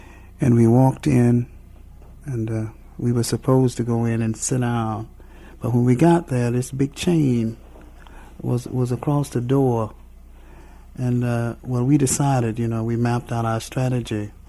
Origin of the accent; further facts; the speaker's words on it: Knoxville, Tennessee, United States; I'm from Knoxville, Tennessee.